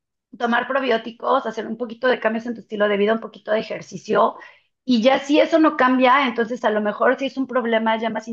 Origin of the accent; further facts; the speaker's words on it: Mexico; moved away; todo eso lo descubrí cuando me fui de México, desafortunadamente. He regresado a México pocas veces y no he tenido la oportunidad de explorar mucho cervecerías mexicanas